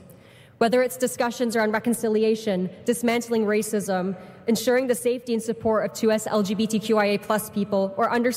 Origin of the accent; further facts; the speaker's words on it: White Rock, British Columbia, Canada; in my case, as I come from White Rock, many kilometers